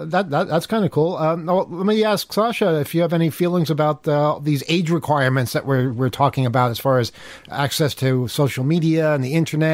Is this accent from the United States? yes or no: yes; Long Island, New York, United States; you know, just because we're from Long Island doesn't mean that we do that. But yeah, I mean, we knew.